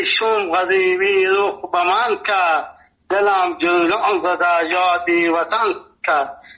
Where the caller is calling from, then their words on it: Nimruz, Afghanistan; ما 50 سال در ولایت نیمروز هستیم. اینجا لهجه ما لهجه فارسی هستم، اینجا لفظی ما لهجه بلوچی هستم، اینجا پشتو گپ میزنم.